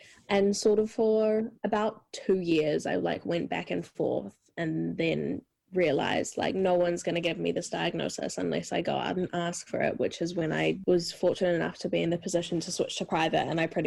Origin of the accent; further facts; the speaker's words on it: Tauranga, Bay of Plenty, New Zealand; I'm from Tauranga, but I whakapapa back to Ngāti Wai and sort of up north area